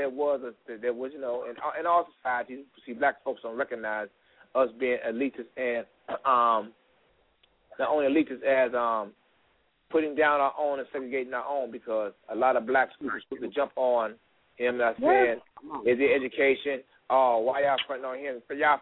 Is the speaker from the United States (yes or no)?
yes; Chicago, Illinois, United States; You from New York. I'm from Chicago.